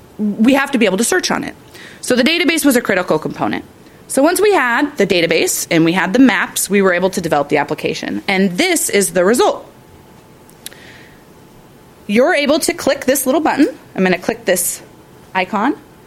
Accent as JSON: {"language": "English", "region": "Washington", "country": "United States", "tie": "born or raised there", "said": "my brother is an avid fisherman, and we grew up out in Grace Harbor, and my dad used to take him fishing all the time."}